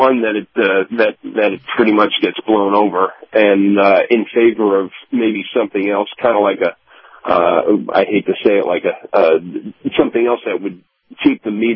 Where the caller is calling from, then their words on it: Sarasota, Florida, United States; in Sarasota.